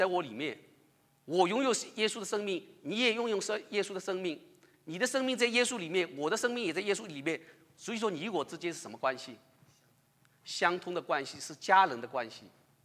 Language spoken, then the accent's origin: Chinese; China; 对我们中国人来说，在我们比较含蓄的文化里面讲这个时候有一点肉麻